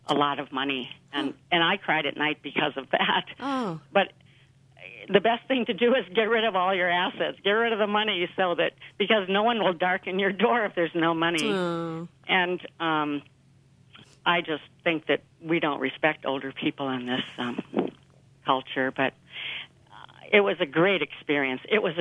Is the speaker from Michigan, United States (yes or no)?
no; Chatfield, Minnesota, United States; also born or lived in Twin Cities; I left my job in the Twin Cities, and I came back to my hometown, Chatfield. It's 18 miles south of Rochester.